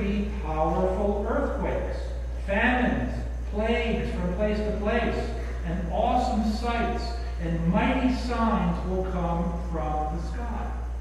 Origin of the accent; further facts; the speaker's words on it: New Jersey, United States; and I'm from New Jersey, and I'll tell you, we don't get earthquakes in New Jersey.